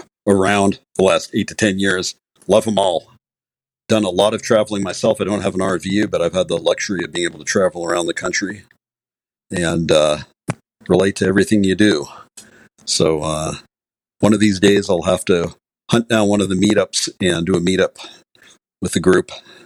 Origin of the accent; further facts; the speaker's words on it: Van Nuys, California, United States; I'm from Van Nuys, California, Los Angeles area.